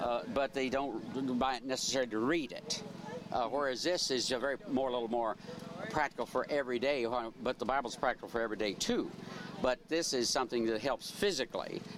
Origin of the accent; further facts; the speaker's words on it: Illinois, United States; Originally Illinois